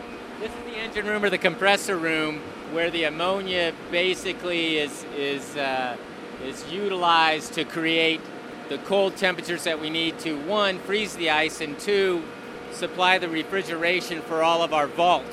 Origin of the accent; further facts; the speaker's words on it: Phoenix, Arizona, United States; now in Denver, United States; You know, I came from Phoenix, and you have to process the heck out of that water in order to get it to taste good.